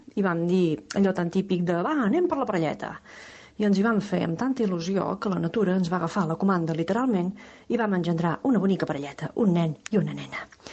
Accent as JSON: {"language": "Catalan", "town": "Girona", "region": "Catalonia", "country": "Spain", "said": "i sóc de Girona."}